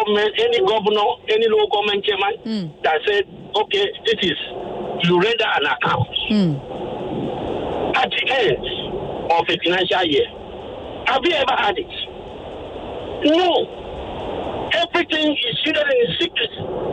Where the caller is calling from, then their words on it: Ajah, Lagos, Nigeria; I'm calling from Aja.